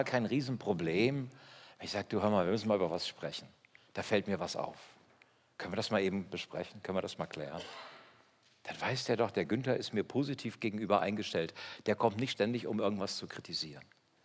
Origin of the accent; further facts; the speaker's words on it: Hesse, Germany; now in Westphalia, Germany; Ich komme aus Hessen, bei uns ist das genauso. Ich lebe 40 Jahre in Westfalen, ist ganz genauso.